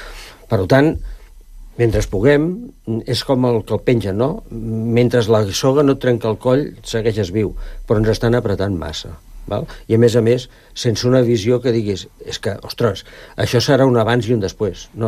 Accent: Sant Cugat del Vallès, Catalonia, Spain; Jo sóc de Mirassol i reivindico lo de Mirassol

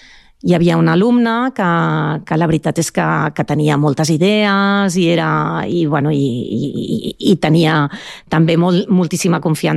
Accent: Barcelona, Catalonia, Spain; now in Sant Cugat del Vallès, Spain; No sóc de Sant Cugat, sóc de Barcelona, però fa 26 anys que visc a Sant Cugat.

